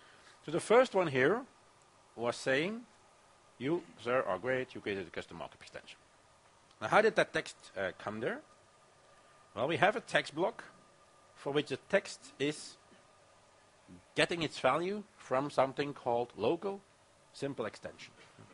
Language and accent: English; Belgium; English is a second language; I'm coming from Belgium, so we don't quite know which language that we have to use. So most applications need to be at least bilingual.